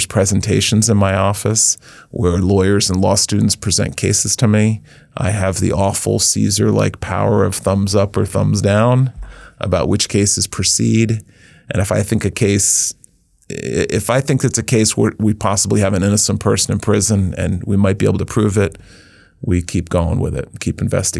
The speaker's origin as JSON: {"language": "English", "region": "East Coast", "country": "United States", "tie": "born or raised there", "also_born_or_lived": "Bronx, New York", "said": "So I was born in the Bronx, New York. In the 60s, my mother was a British school teacher. My dad was an Australian tennis player. And I lived all over the East Coast growing up."}